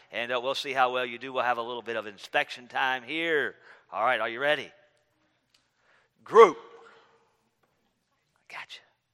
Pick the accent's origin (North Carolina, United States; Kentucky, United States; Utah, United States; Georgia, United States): North Carolina, United States; born there; I'm a Carolina Panther fan. I was born in North Carolina